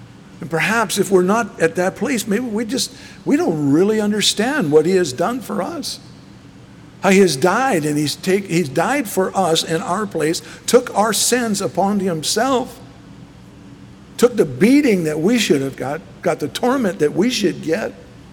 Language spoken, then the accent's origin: English; Scotland, United Kingdom; I'm Scottish, so I got off cheap